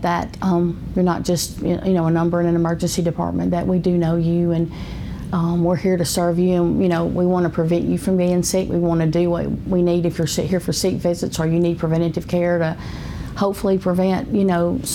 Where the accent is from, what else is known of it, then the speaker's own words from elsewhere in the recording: Carrollton, Alabama, United States; also born or lived in Pickens County; now in Reform, United States; I was raised here in Carrollton. I'm born in Pickens County, actually, but I went to school here in Carrollton High School, and my family is from Carrollton.